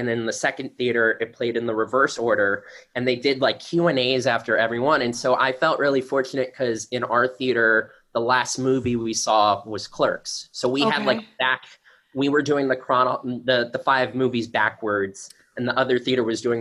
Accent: Florida, United States; No, I am not. I'm from South Florida. Probably the complete opposite of New Jersey.

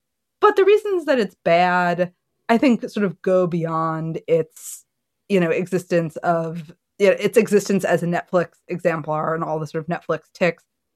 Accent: Boston, Massachusetts, United States; And look, I grew up in the Boston area.

